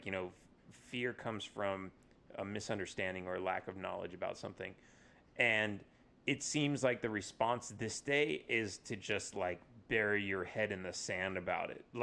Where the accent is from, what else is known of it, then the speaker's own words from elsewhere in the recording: California, United States; I mean, like, shit, I grew up in California and, like, we were like afraid of guns, or was anyway, or like a lot.